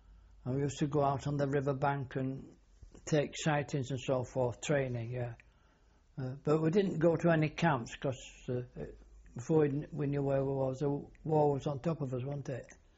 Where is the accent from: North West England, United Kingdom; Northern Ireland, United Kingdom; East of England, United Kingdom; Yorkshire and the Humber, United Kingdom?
Yorkshire and the Humber, United Kingdom; Bradford; also born or lived in Yeadon; I lived in Bradford until about 1928. Then we moved to a place called Yeadon, which was a suburb of Leeds.